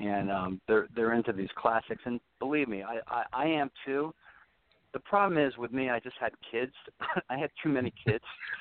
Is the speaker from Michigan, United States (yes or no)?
no; Connecticut, United States; I'm from Connecticut originally, so I wanted to go play my hometown.